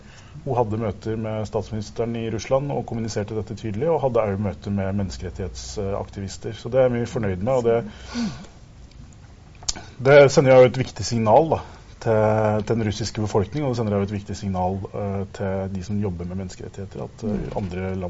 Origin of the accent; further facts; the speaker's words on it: Southern Norway, Norway; der jeg kommer fra på Sørlandet satt opp buss, og vi reiste midt på natta